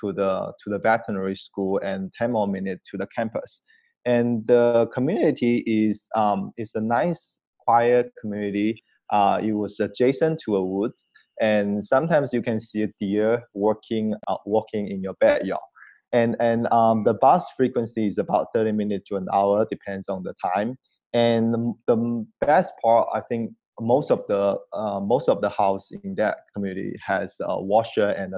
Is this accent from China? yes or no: yes; China; moved away as an adult; now in United States; And I'm from China. So when I first searched my first apartment, I was physically in China.